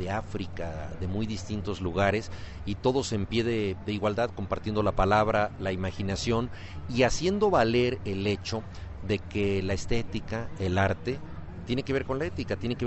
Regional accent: Mexico City, Mexico; vengo de la Ciudad de México.

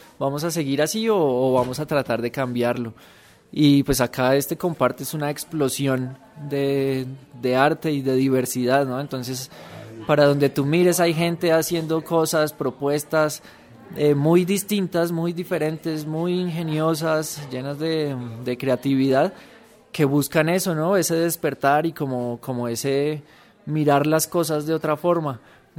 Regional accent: Colombia; soy colombiano

